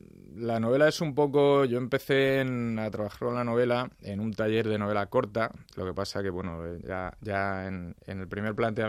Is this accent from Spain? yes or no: yes; Madrid, Community of Madrid, Spain; Yo soy de Madrid, sí. Mi familia nuclear, digamos, va bien, mis padres, mi hermana y tal, vivíamos en Pacífico y mis abuelos en Cuatro Caminos.